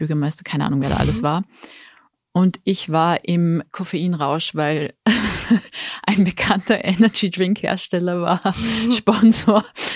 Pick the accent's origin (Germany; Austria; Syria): Austria; Upper Austria; ich bin ja aus Oberösterreich